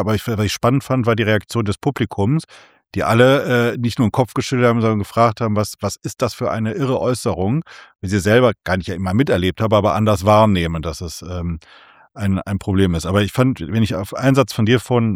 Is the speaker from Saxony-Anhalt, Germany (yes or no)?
no; Wuppertal, North Rhine-Westphalia, Germany; ich komme aus Wuppertal, zählt ja in Deutschland zu einer Großstadt